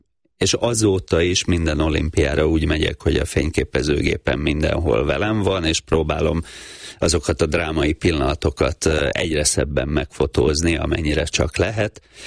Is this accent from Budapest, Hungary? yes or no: no; Tatabánya, Komárom-Esztergom, Hungary; mert ugye Tatabányáról jöttem, ott nem volt öttusa